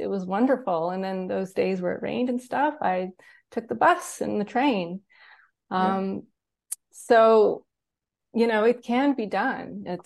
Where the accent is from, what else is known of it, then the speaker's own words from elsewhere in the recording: Canada; Where I grew up in Canada, you could easily and safely ride your bike everywhere.